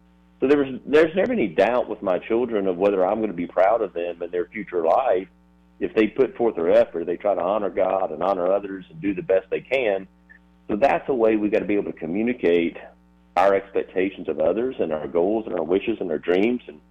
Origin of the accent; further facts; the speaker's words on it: South Carolina, United States; You hit Highway 15. I grew up on Highway 15.